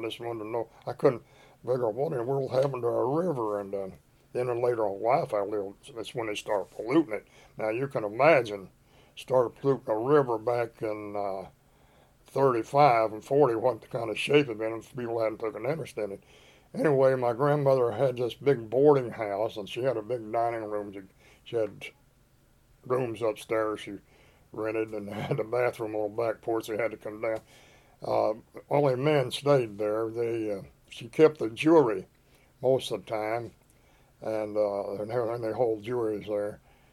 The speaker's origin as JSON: {"language": "English", "town": "Whitesburg", "region": "Kentucky", "country": "United States", "tie": "born or raised there", "said": "You're talking about growing up in Kentucky there when we were young, real young, 8, 10, 12, 15, 16. My dad was barbering and as a county seat in Whitesburg of Letcher County."}